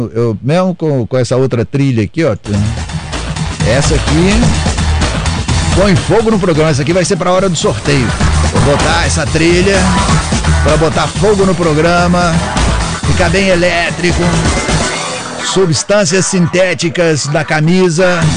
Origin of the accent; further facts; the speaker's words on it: Belo Vale, Minas Gerais, Brazil; Eu sou de Belo Vale.